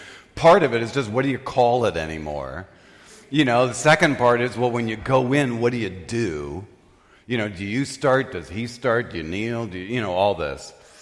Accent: Farmington, Missouri, United States; St. Joe's Elementary School, where I grew up in Farmington, Missouri.

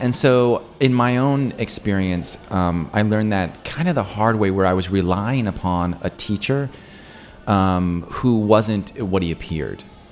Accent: Wyoming, United States; so I'm from Wyoming originally. And so, like, a lot of these Wyoming isms come up in my mind a lot

